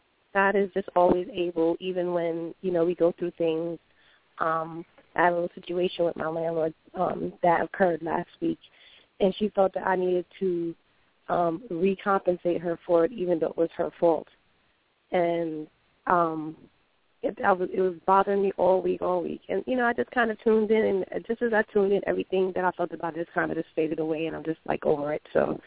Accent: New York, United States; I'm from New York.

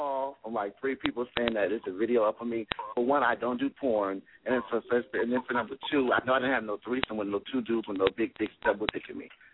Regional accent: Los Angeles, California, United States; I'm not from Houston, Texas. I'm from California.

